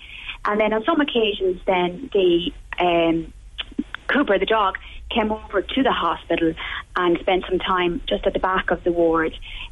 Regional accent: Longford, Leinster, Ireland; So we're from Longford, so 2 hours away.

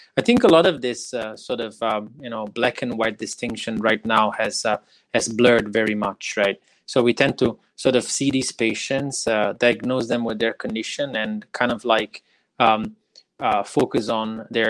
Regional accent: Campania, Italy; No, I follow Italian soccer, and I'm a Southern Italian. So my hometown is in the outskirts of Naples. So I follow Napoli.

